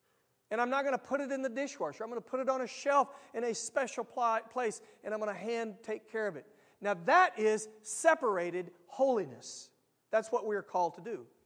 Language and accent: English; the South, United States; I get it. I grew up in the South. I get it.